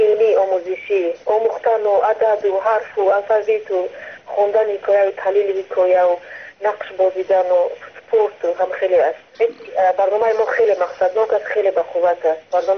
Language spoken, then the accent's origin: Persian; Ishkoshim, Gorno-Badakhshan, Tajikistan; همه ما بیشتر بیرون از تاجیکستان هستیم